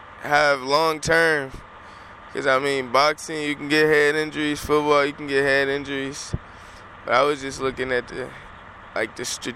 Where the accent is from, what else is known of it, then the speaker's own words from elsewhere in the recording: Detroit, Michigan, United States; I'm from Detroit, Michigan.